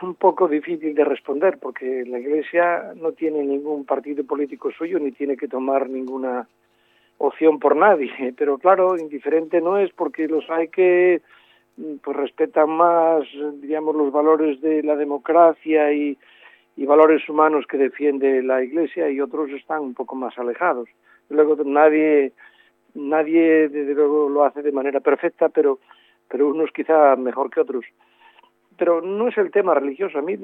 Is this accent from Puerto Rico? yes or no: no; Spain; sino simplemente como españoles